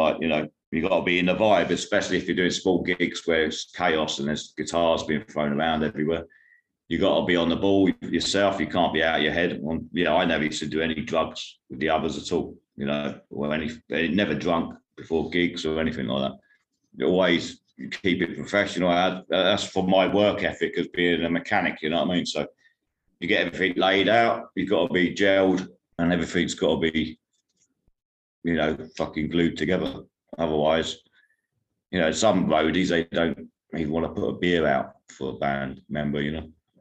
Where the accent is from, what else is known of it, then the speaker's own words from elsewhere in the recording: London, United Kingdom; Luckily, I'm from London, so I can work with a London band.